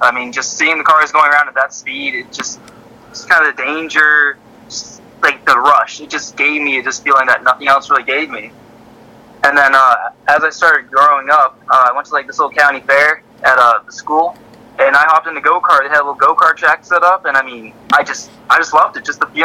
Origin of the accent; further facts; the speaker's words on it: Wellesley, Massachusetts, United States; in my hometown of Wellesley, Massachusetts, it wasn't very all that popular.